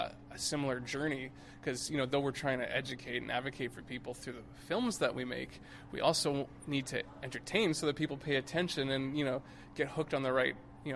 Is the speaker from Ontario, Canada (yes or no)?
yes; Toronto, Ontario, Canada; I'm from Toronto.